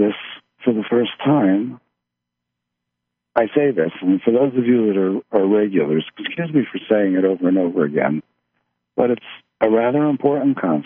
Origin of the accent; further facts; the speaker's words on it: Philadelphia, Pennsylvania, United States; you know why I say all this is because I'm from Philadelphia.